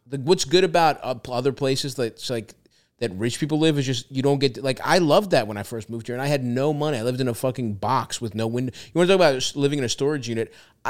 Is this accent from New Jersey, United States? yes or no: no; Baltimore, Maryland, United States; But like, I grew up in Baltimore. I like living somewhere.